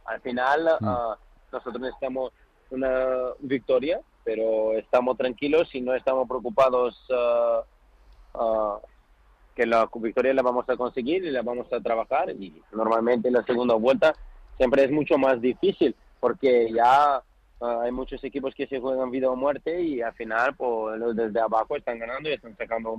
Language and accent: Spanish; North Macedonia; Spanish is a second language; now in Spain; yo soy de Macedonia, de un barrio mucho más humilde que Vallecas, mucho mucho peor barrio que Vallecas.